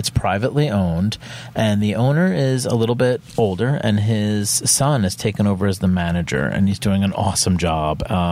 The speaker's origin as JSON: {"language": "English", "region": "New Jersey", "country": "United States", "tie": "born or raised there", "said": "Well, we're from the Jersey Shore. So for a Jersey Shore guy who grew up in the busy, busy Jersey Shore, yes, it's quiet to me."}